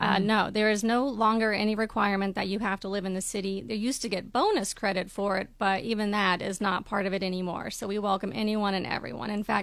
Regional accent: Texas, United States; also born or lived in Akron, United States; I'm actually from a small West Texas town where I was born and raised, and then after college, I went to grad school at Akron

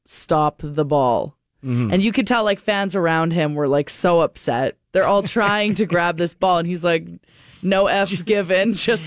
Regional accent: St. Albert, Alberta, Canada; I grew up in St. Albert around hockey players all the time

